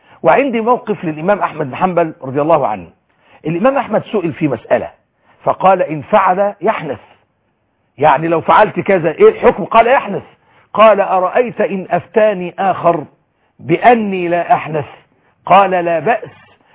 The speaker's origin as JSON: {"language": "Arabic", "country": "Egypt"}